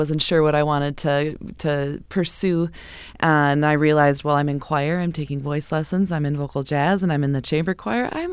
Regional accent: Mankato, Minnesota, United States; I grew up in Mankato, and then I spent some time in Duluth getting my degree

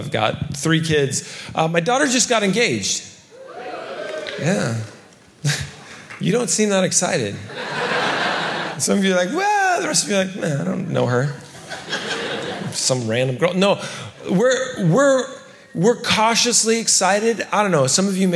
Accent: California, United States; I'm from California. Just got here today.

